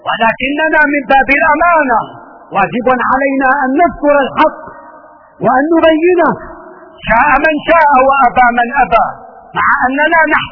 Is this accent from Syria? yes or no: yes; Syria; إن من أعظم نعم الله علينا يا سادة نحن كسوريين